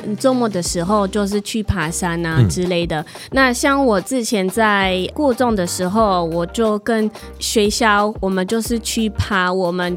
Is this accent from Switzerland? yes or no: yes; Switzerland; Chinese is a second language; 然后我来自瑞士，但是其实我是葡萄牙裔的瑞士人，所以我爸爸妈妈是葡萄牙人，但是我在瑞士出生长大。